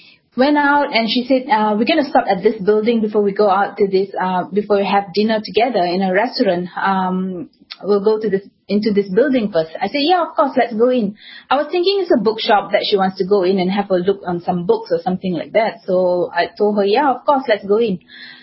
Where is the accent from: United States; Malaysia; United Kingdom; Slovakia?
Malaysia; being born and raised in Malaysia, I mean, in Malaysia, we are diverse. We have different religion, like Muslim and Buddhist is the two other main religion. And I'm from the Hindu faith.